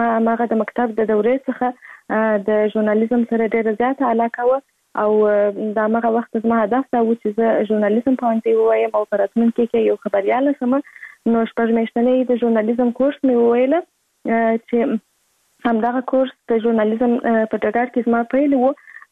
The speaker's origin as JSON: {"language": "Pashto", "region": "Kandahar", "country": "Afghanistan", "tie": "born there", "said": "زه په کندهار ولایت کې زیږیدلې یم او اوس په فلاله په کندهار ولایت کې اوسېږم."}